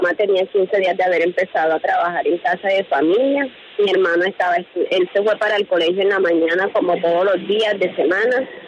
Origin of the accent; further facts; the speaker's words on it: Macayepo, Bolívar, Colombia; now in Sincelejo, Colombia; nosotros somos una familia humilde que viene desplazada de Macayeco, Bolívar. Hace años llegamos aquí a Cincelejo